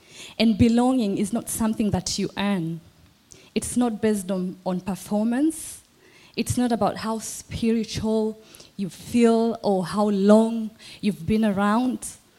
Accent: Kenya; moved away as an adult; now in Australia; I came from Kenya and moved here to Australia a few years ago.

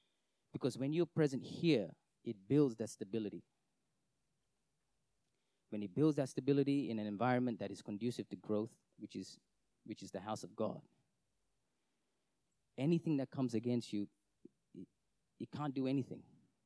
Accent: Singapore; I'm short, I'm Indian, from Singapore.

